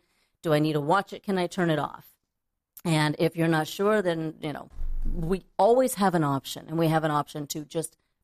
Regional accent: Alaska, United States; now in Los Angeles, United States; I was raised in Alaska. I was not raised here in Los Angeles

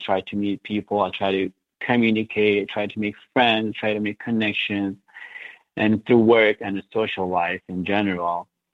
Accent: Iraq; moved away as an adult; I was born and raised in Iraq, and I spent about most of my life in there. I left Iraq after the war, not exactly after the war. Like, I had left in 2008

